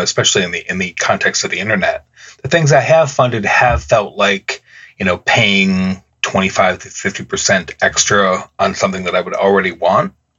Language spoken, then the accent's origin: English; Midwest, United States; and perhaps this is also because I come from the Midwest